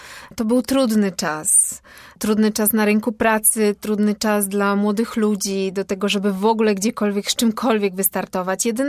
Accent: Nowa Sól, Lubusz Voivodeship, Poland; Pochodzę z małego miasta, urodziłam się w Nowej Soli, tam spędziłam większość życia.

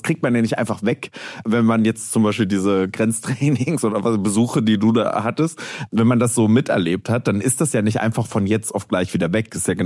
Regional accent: East Germany, Germany; ich sehe gerade, wie wir Ostdeutschen eigentlich die Westdeutschen der Post-Sowjet-Gesellschaft sind

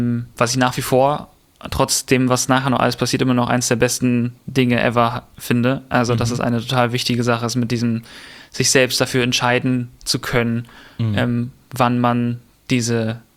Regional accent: Stralsund, Mecklenburg-Vorpommern, Germany; wir sind dann nach Stralsund gezogen und da aufgewachsen in die Baptistengemeinde in Stralsund gegangen.

